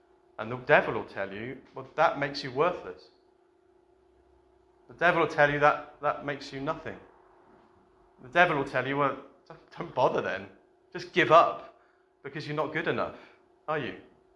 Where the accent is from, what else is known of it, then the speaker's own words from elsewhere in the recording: England, United Kingdom; Like, very similar to the fact that I'm English, very proudly English.